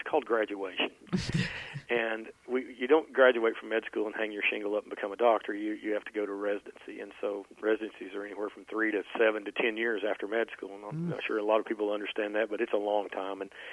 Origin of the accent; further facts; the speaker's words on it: Jonesborough, Tennessee, United States; You know, as a country boy growing up in Jonesboro, you know, never imagined medical schools in your future, right?